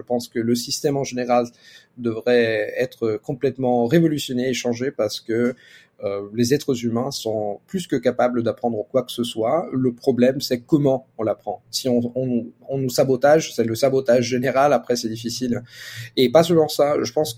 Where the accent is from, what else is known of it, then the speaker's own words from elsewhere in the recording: Italy; first language Italian; French is a second language; À part l'italien, bien sûr, parce que c'est ma langue maternelle.